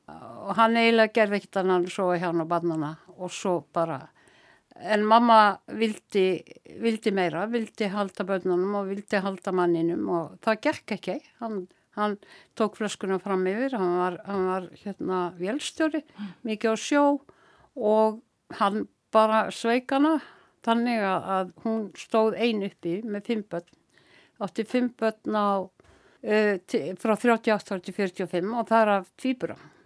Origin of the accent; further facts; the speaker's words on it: Reykjavík, Capital Region, Iceland; Ég alinn upp í Reykjavík og ég bjó í fátækra hverfunum. Rakkanum, Gapnox, Bólunum, Fálkagötun í Grímsby, bara öllum þeim fátækra hverfum sem til voru í Reykjavík á þeim tíma.